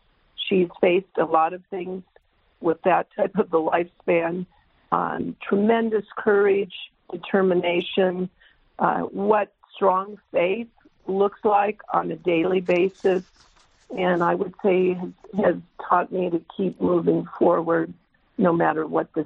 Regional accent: California, United States; I grew up in California's San Joaquin Valley, which some people refer to as the salad bowl

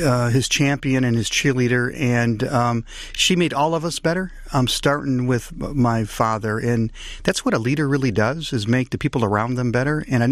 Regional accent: Detroit, Michigan, United States; My dad, I grew up on the same block on the northeast side that my mom and dad were raised on.

